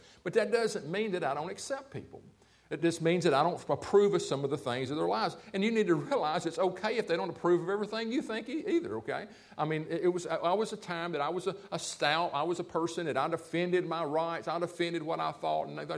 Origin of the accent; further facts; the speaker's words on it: United States; I'm from America, and I have a Western viewpoint.